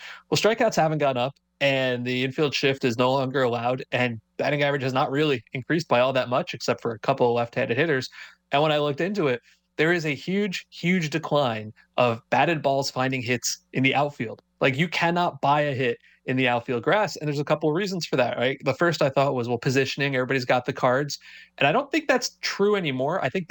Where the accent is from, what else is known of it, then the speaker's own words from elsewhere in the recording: New York, United States; Being a New Yorker, I'm not a Mets fan, but I do follow the Mets pretty closely.